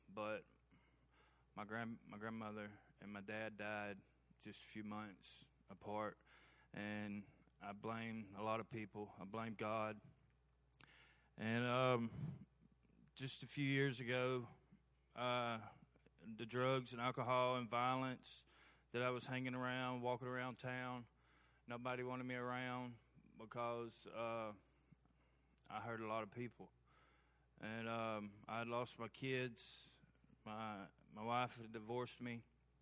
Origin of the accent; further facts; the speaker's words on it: Harpersville, Alabama, United States; I'm 35 years old. I'm from Shelby County, Harpersville, Vinson area. I grew up in a good family with my grandparents